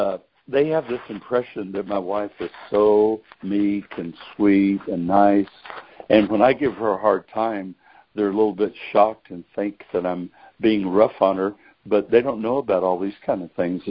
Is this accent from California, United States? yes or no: yes; Modesto, California, United States; I was born and raised in Modesto.